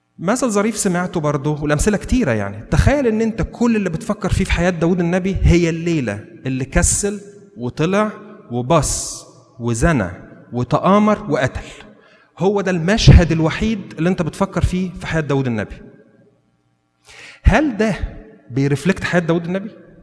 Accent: Shubra, Cairo Governorate, Egypt; انت عارفين في مصر، انا من شبرا يعني

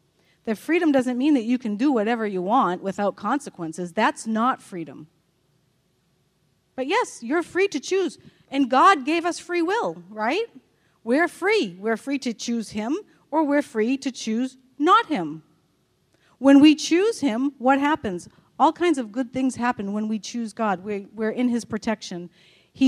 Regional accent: Boston, Massachusetts, United States; I came from Boston. Growing up in Texas is very different from growing up in Boston.

